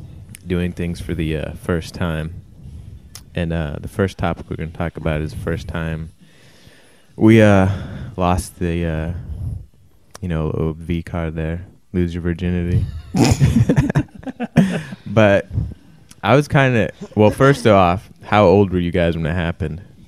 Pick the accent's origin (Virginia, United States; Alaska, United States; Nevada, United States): Alaska, United States; Anchorage; We are all from Anchorage, Alaska.